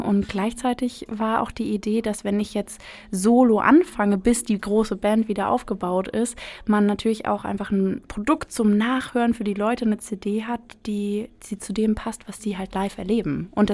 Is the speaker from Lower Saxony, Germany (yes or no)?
no; Berlin, Germany; moved away as an adult; dass Berlin natürlich eine Großstadt ist. Also meine Heimatstadt